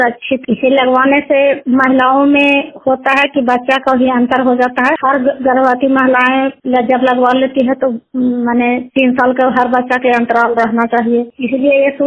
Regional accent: Mahkar, Bihar, India; मेरा गांव महकार हुआ थाना चंडी है।

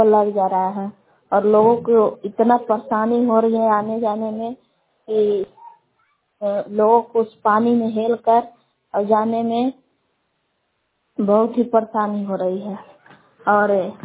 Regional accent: Belaon, Bihar, India; ग्राम बेलाव जिला कैमूर भभुआ के निवासी हूँ।

